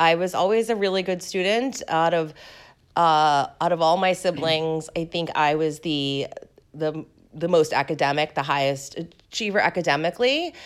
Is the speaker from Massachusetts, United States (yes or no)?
yes; Boston, Massachusetts, United States; Yes, and so I grew up in Boston, so it would have been nice to leave Boston, but actually going to school in Boston/Cambridge is, you know, so awesome and so much fun.